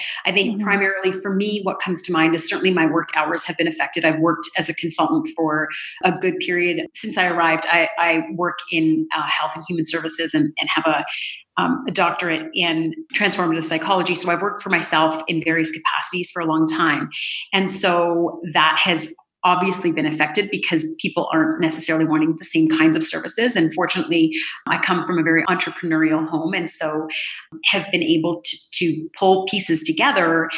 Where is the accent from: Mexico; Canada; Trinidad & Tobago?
Canada; also born or lived in United Kingdom; now in United States; As I said, I'm from Canada and I've lived in the UK and all over the world.